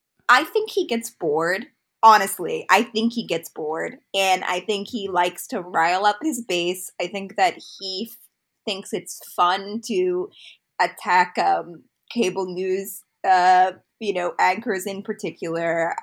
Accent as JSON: {"language": "English", "region": "Utah", "country": "United States", "said": "I am from Utah. there is no world where someone would describe Utah as overwhelmingly Democratic."}